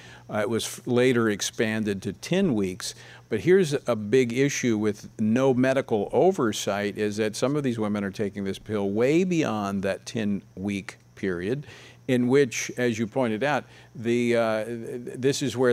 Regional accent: Louisiana, United States; in my home state of Louisiana, we've been fighting the federal government.

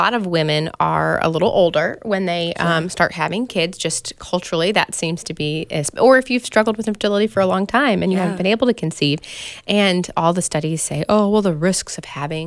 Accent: Kentucky, United States; I know Tammy personally from growing up with her at the church where I grew up in Kentucky.

